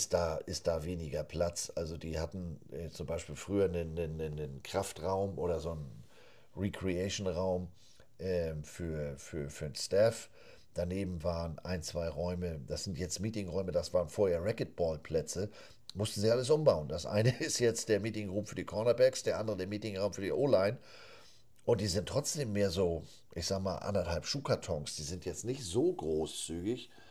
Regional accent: Missouri, United States; Ich sage, ich komme ja nur aus Missouri.

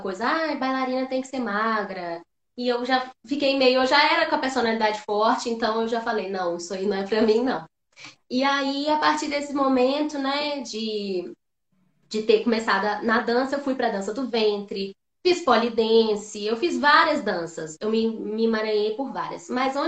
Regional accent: Barbacena, Minas Gerais, Brazil; eu comecei a dançar com 3 anos de idade, a fazer balé em Barbacena, quando era pequena lá em Barbacena.

